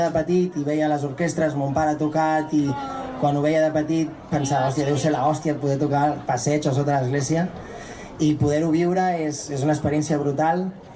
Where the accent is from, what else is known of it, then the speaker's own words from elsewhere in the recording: Sant Feliu de Llobregat, Catalonia, Spain; now in Sitges, Spain; soc de Sant Feliu de Llobregat, i he anat a moltes festes majors perquè m'agraden molt, i tenia una colla de timbalers quan era petit.